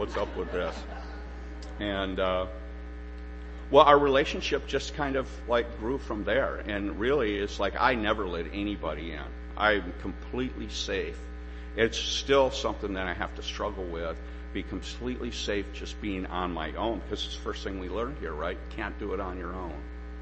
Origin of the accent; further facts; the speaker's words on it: Michigan, United States; I think my best friend, Joe and John Cook, my best friend John, growing up in Michigan, was killed himself in a sanitarium at 13.